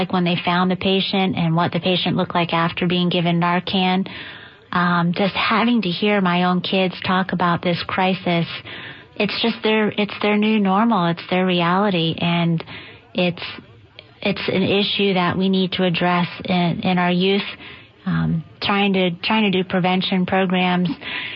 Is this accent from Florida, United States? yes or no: yes; Florida, United States; accent: Southern; also born or lived in New York; not born and raised in Florida, but raised here since I was 6 years old. And I managed to pick up a Southern accent along the way, even though I was born in New York.